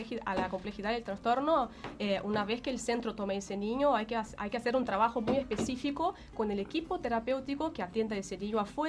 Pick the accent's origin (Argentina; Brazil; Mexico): Brazil; Spanish is a second language; moved away as an adult; now in Uruguay; en realidad yo soy brasileña, ¿no? Porque percibí por mi acento, y hace 4 años que estoy en Uruguay